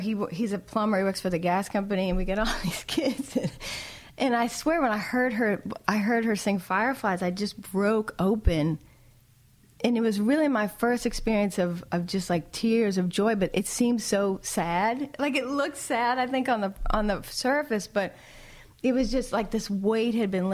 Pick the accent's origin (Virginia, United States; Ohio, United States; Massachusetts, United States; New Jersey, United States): Massachusetts, United States; Boston; my friend Mary Gaucher, who I grew up in the Boston community playing shows